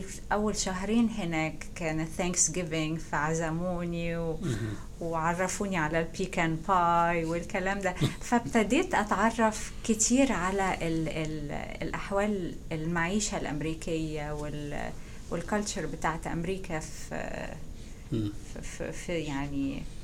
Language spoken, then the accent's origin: Arabic; Cairo, Cairo Governorate, Egypt; moved away as an adult; now in United States; أنا تولدت 1954 في القاهرة، درست في كل الدراسة ابتدائي اعدادي ثانوي المدرسة في القاهرة، وبعدين اتخرجت ودرست في جامعة عين شمس كلية الطب.